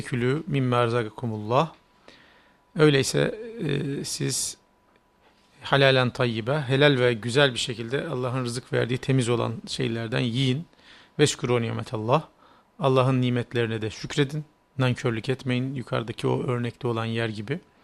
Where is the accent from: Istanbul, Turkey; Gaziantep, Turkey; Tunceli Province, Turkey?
Istanbul, Turkey; Biz küçükken İstanbul'da da yaşarken evler tahta kapı hemen hemen birçoğu.